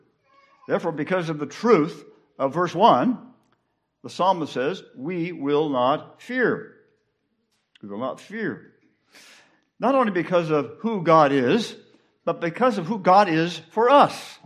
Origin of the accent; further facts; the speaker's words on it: California, United States; I grew up in Southern California.